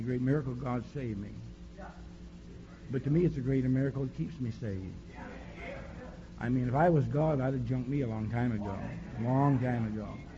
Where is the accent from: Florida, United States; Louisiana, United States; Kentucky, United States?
Kentucky, United States; Louisville; I am from Louisville, Kentucky. I'm not bragging about that.